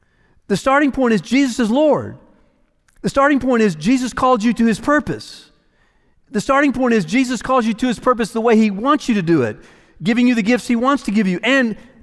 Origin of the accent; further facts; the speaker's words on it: the South, United States; but I'm from the South, and I know that we do it a lot down here, right?